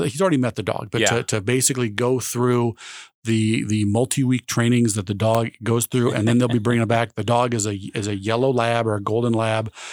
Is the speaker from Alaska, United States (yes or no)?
yes; Anchorage, Alaska, United States; now in Juneau, United States; You know, I came from Anchorage originally.